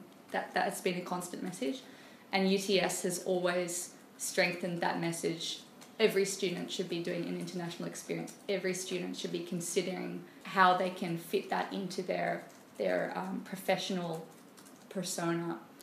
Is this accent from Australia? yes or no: yes; Australia; I struggle and I'm Australian, so especially when compared to Japan.